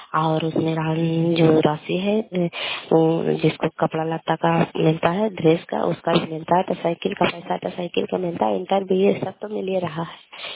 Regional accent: Kalyanpur, Bihar, India; कल्याणपुर वाले बेलछी पंचायत प्रखंड चंडी जिला ललंदा का निवासी हूँ।

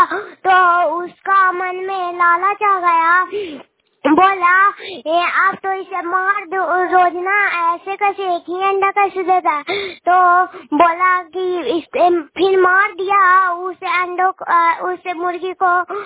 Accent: Bihar, India; मैं नालंदा जिला के निवासी हूँ। मैं गोड़ापुर पंचायत से बोल रही हूँ।

